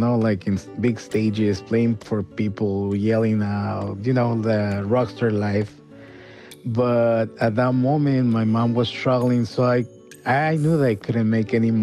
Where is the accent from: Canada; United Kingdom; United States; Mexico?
Mexico; Querétaro; English is a second language; I'm the cook at Evil Cooks. I grew up in Mexico in a small town called Querétaro. I grew up really poor